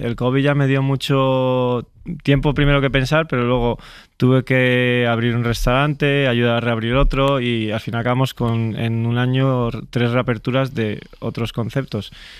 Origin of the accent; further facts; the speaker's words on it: Alcobendas, Community of Madrid, Spain; also born or lived in Llerena, Spain; la Llerena, que es donde nací, que son 5.000 y pico. Y yo me crié en Alcobendas, porque mi madre trabaja aquí en un hospital, mi padre camionero, y por temas de familia nos vinimos a Alcobendas. Le tengo muchísimo cariño a Alcobendas, a Madrid en general.